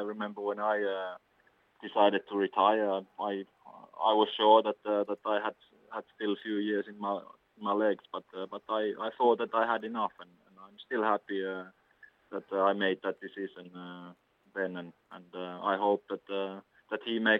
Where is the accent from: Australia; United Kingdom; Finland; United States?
Finland; English is a second language; I come from Finland